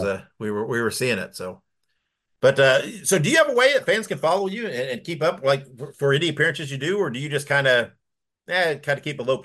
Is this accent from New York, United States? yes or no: no; Indiana, United States; Yeah, I mean, I'm like I said, I'm originally from Indiana.